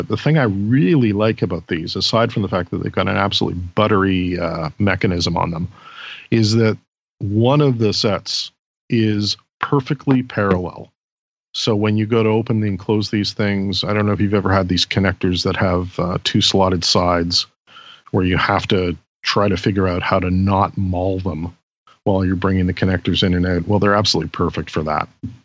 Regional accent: Canada; which makes me as a Canadian very sad

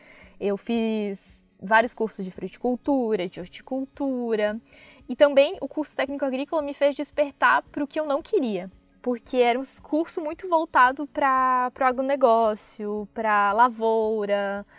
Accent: Rio Grande do Sul, Brazil; now in Bahia, Brazil; Não, na verdade eu sou gaúcha, na Serra Gaúcha eu nasci.

